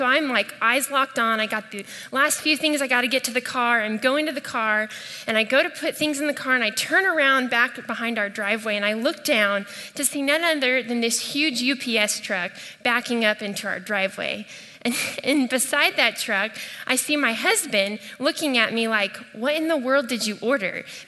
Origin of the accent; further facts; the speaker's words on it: Houston, Texas, United States; I am from Houston